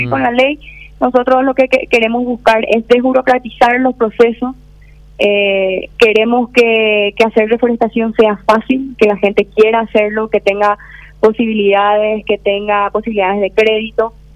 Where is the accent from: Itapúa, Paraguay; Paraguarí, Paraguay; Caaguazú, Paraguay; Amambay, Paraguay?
Itapúa, Paraguay; Capitán Meza; Yo nací en Juvenau, sí. Colonias Unidas. Viví, me crié, me malcrié, como se dice, en Capitán Mesa. A los 14 años me mudé a Asunción. Y bueno, terminé la facultad y de ahí volví a Capitán Mesa